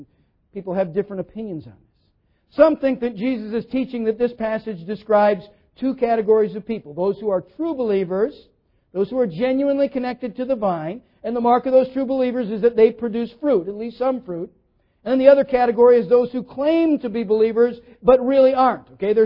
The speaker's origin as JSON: {"language": "English", "region": "Minnesota", "country": "United States", "tie": "born or raised there", "said": "I grew up in Minnesota, which is good tomato-growing country."}